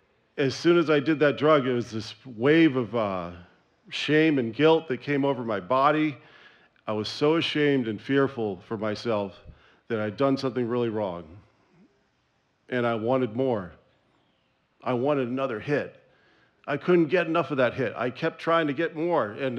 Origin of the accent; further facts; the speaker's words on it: Cambridge, Massachusetts, United States; also born or lived in Long Island; My parents were from Boston. I'm originally from the Cambridge, Massachusetts area, in New York, Long Island, and I grew up in a commune.